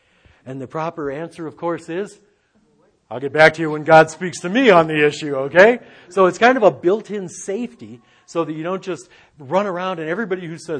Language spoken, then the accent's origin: English; Detroit, Michigan, United States; Where better than Detroit, Michigan, my hometown?